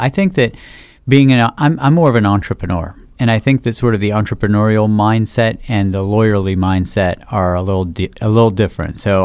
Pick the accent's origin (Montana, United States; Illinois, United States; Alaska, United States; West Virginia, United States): West Virginia, United States; I grew up in the hills of southern West Virginia.